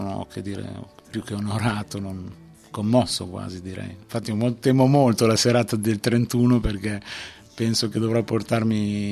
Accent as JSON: {"language": "Italian", "town": "Bologna", "region": "Emilia-Romagna", "country": "Italy", "said": "io sono bolognese, però da qualche anno vivo in provincia di Ferrara, quindi proprio sulla striscia del terremoto, quindi fra Ferrara e Modena."}